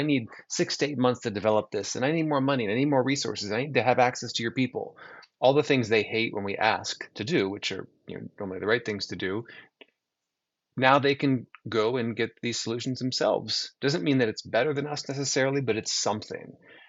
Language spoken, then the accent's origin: English; United States; now in Toronto, Canada; Unfortunately, I am not a Canadian. So I live in Toronto now, but not a Canadian. So unfortunately, you're still talking to an American.